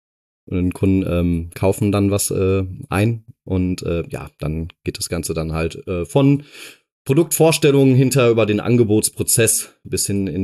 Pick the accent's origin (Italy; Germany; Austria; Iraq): Germany; Dortmund, North Rhine-Westphalia; ich komme aus Dortmund ursprünglich. Genau. Ich bin da geboren und aufgewachsen.